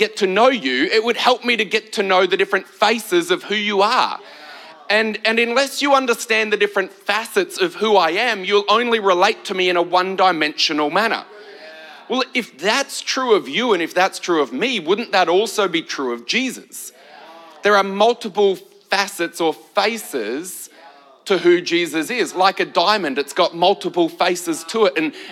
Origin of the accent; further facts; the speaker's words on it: Queensland, Australia; I said I'm from Queensland, not Tasmania.